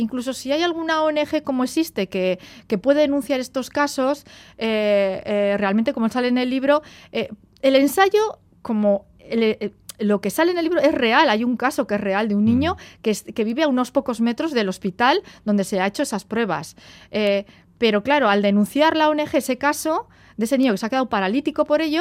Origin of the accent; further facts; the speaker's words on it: Navarre, Spain; Soy navarra y soy muy cabezona